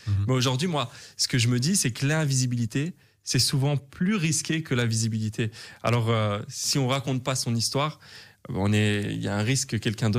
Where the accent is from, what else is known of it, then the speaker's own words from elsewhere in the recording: Brussels, Belgium; j'ai 26 ans, je suis originaire de Bruxelles, ouais.